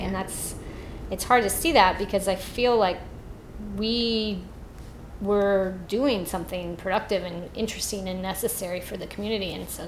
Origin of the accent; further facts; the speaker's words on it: Midwest, United States; I'm a white girl and I'm from the Midwest